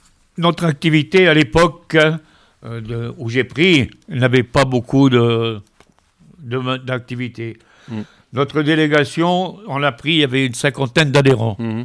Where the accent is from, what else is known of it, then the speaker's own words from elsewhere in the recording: Hauts-de-France, France; moved away as an adult; now in Landes, France; J'ai quitté le Nord en gros dans les quand j'avais 20 ans et on y retournait parce que les parents et puis maintenant c'est terminé.